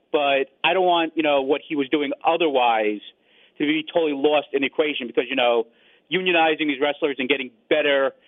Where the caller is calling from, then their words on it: New York, United States; from New York.